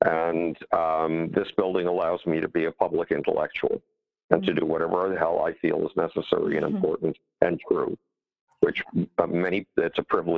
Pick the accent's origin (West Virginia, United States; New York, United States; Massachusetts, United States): New York, United States; Buffalo; I was a lost child in my hometown of Buffalo, New York.